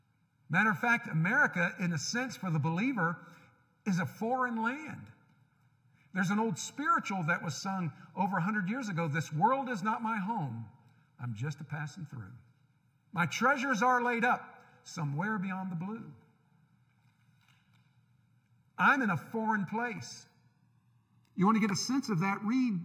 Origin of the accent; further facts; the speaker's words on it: United States; Yes, I'm an American, privileged and humbled to be an American, thankful for the freedoms and the prosperity that I enjoy.